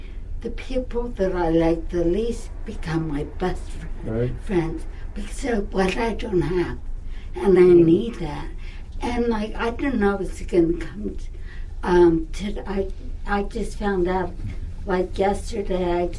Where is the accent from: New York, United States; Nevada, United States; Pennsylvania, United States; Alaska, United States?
Pennsylvania, United States; Philadelphia; and I'm from Philly, and I have a family of 10 brothers and sisters.